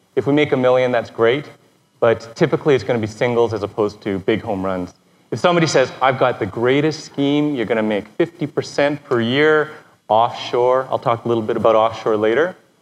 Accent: Canada; I'm a Canadian tax expert

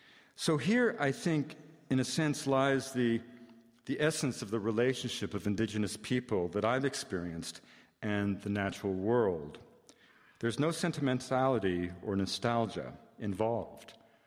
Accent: British Columbia, Canada; As a young man growing up in British Columbia on the coast, I was led to believe that the rainforests of home existed to be cut.

